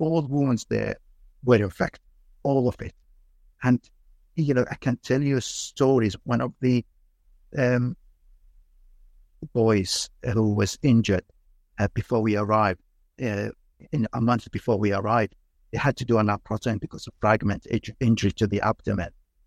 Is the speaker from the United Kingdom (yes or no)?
yes; United Kingdom; The whole team, we are British, four British surgeons and one Canadian.